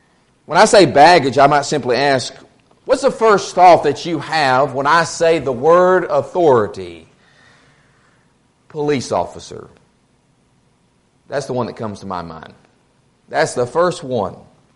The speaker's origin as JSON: {"language": "English", "town": "Burkeville", "region": "Texas", "country": "United States", "said": "I'm from Burkeville, Texas. I don't know if you get any more simple than that."}